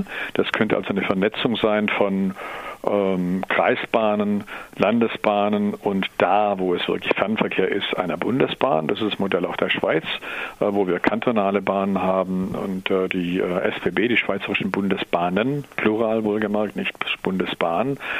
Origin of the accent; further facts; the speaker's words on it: Baden-Württemberg, Germany; Eine kleinere ist zum Beispiel, wo ich herkomme, die Geisbockbahn zwischen Aulendorf und Friedrichshafen